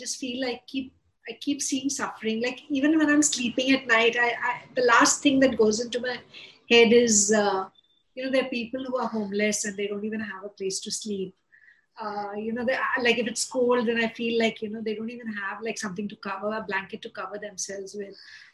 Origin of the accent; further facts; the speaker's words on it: India; I live in India and I'm an Indian